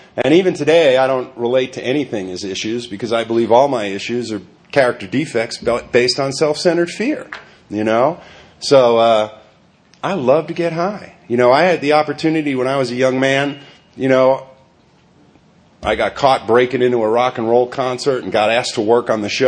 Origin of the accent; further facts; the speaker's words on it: New York City, New York, United States; You know, I come from Greenwich Village in New York City in the late 60s.